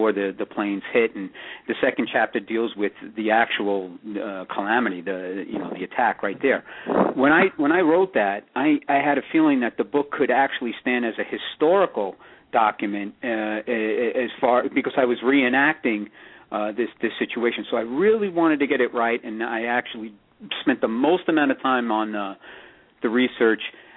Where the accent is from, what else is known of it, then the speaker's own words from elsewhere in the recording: Brooklyn, New York, United States; And, you know, coming from New York, we're very territorial. I'm a guy born and raised in Brooklyn.